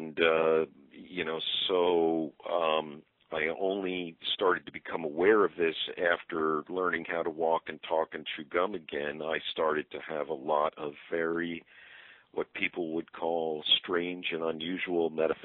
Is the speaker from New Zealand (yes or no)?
no; Huntington, New York, United States; Mr. Hazelwood was from my hometown, and here I was, the guy cleaning it up, and from Huntington.